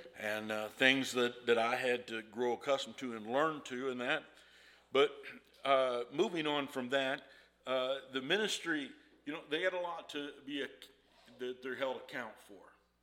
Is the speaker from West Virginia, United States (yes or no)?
yes; West Virginia, United States; But I'm from West Virginia originally, so beans and taters to me are pinto beans and fried potatoes.